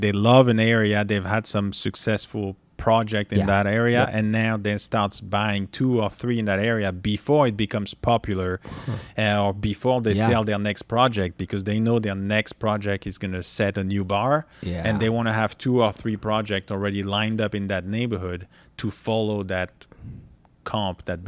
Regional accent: France; English is a second language; moved away as an adult; now in United States; I moved here in 2012. I came from France.

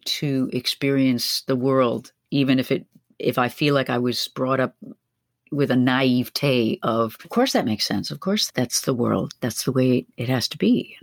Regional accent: New York, United States; I grew up in the Riverside Church in Harlem.

